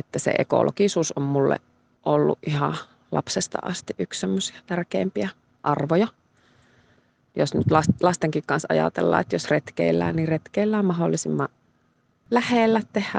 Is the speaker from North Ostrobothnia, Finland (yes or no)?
yes; Ylikiiminki, North Ostrobothnia, Finland; No mähän olen itse Ylikiimingistä kotoisin syrjäkylältä sieltä.